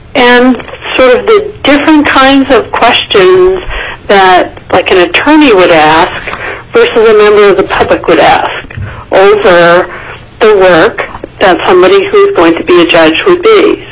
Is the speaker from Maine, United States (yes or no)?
yes; Maine, United States; now in Alaska, United States; how it was very different from where I grew up in Maine and where my husband grew up in North Carolina.